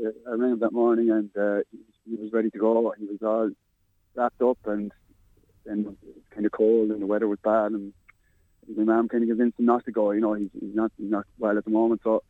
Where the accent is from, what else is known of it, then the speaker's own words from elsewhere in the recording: Ireland; We're Irish men.